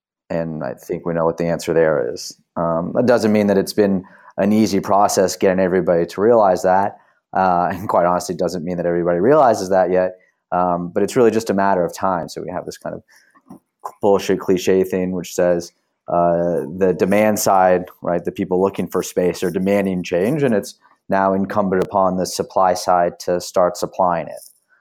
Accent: Houston, Texas, United States; moved away as an adult; now in New York, United States; So I grew up in Houston, wound up at DC after college

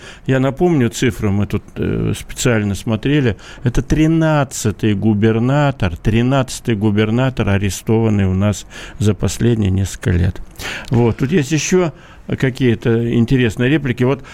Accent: Khabarovsk, Khabarovsk Krai, Russia; ну, опять я вам, как хабаровчанин, скажу, это вряд ли.

